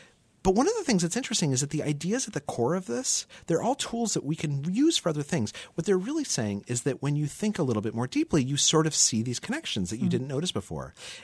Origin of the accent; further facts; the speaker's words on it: New Mexico, United States; I grew up in New Mexico where I was surrounded by a lot of people who talked about visualization